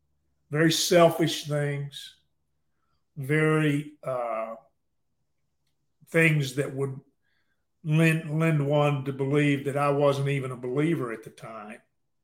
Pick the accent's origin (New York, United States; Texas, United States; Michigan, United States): Texas, United States; Mexia; now in Waco, United States; I'm from Central Texas.